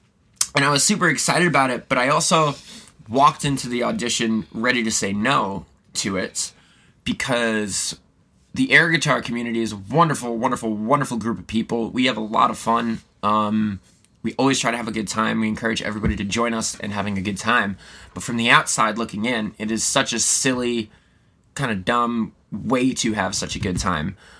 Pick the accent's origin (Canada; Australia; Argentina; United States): United States; Staten Island, New York; my friend Jason, who I grew up doing children's theater with, in my hometown, Staten Island, New York.